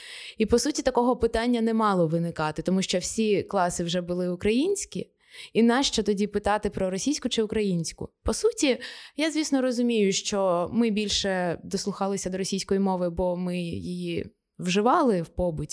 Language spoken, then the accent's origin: Ukrainian; Donetsk Oblast, Ukraine; Всі просто думають, що якщо я з Донецької області, то я вже звикла.